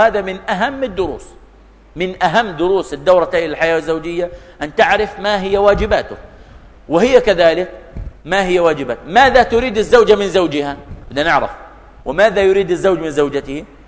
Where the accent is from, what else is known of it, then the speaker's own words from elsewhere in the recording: Jordan; فبدو حدثنا عن شيء من واقع الزواج عندنا في الاردن